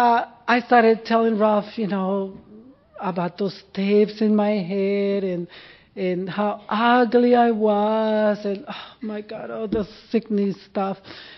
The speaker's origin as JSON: {"language": "English", "country": "Mexico", "second_language": "English", "said": "And here I am from Mexico. I can't speak English."}